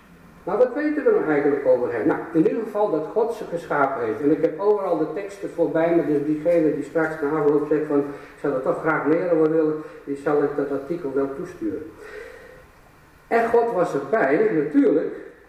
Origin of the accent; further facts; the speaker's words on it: Friesland, Netherlands; born there; En ik ben Fries van geboorte, zoals u, tenminste de meesten hier wel zullen weten, mijn vrouw ook trouwens. We spreken ook Fries.